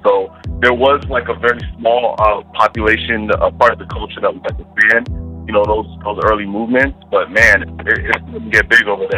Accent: Jamaica; I'm originally from Jamaica. You know, born and raised.

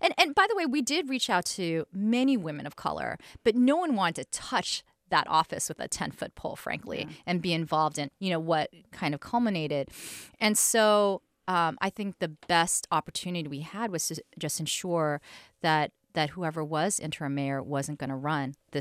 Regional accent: New York City, New York, United States; And growing up in New York City, which really was a city of black and whiteness, right?

